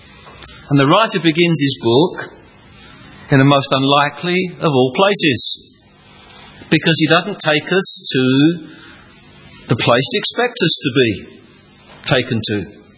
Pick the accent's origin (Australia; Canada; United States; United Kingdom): United Kingdom; London; And being a Londoner born and bred, this is even more of a surprise.